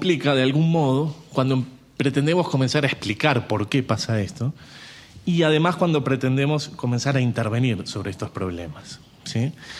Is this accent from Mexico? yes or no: no; Uruguay; nosotros como sociedad uruguaya